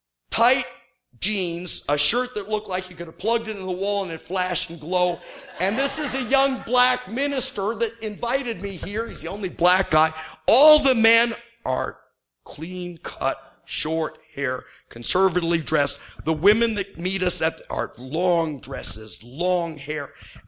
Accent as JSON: {"language": "English", "region": "Illinois", "country": "United States", "said": "Now, keep in mind, I'm from Northern Illinois, not Southern Illinois. Never been in Southern Illinois."}